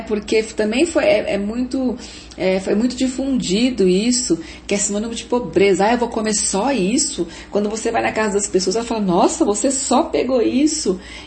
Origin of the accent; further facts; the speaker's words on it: Jundiaí, São Paulo, Brazil; born there; now in Várzea Paulista, Brazil; que eu moro numa cidade vizinha, que é Várzea Paulista, meus pais moram em Jundiaí, onde eu nasci, que é grudado, né?